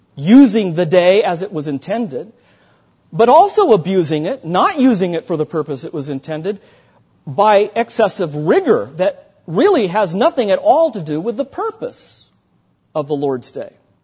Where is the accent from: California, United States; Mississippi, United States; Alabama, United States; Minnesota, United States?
California, United States; Well, I was from California.